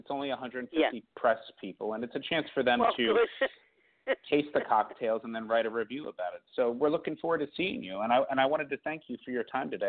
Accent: New York City, New York, United States; as well as being a New Yorker.

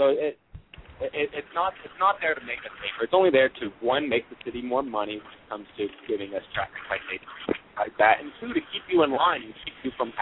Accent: Texas, United States; All right. I'm from Texas. All right. I'm from Texas.

